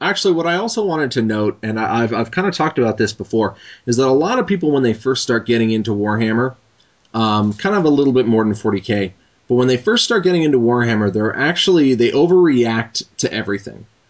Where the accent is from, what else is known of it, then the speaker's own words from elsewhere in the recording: Canada; Never been there. We're Canadian.